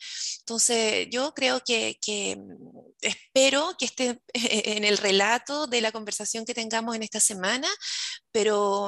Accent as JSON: {"language": "Spanish", "country": "Chile", "said": "No sé cuán conscientes somos las chilenas y los chilenos que estamos marcando un hito mundial"}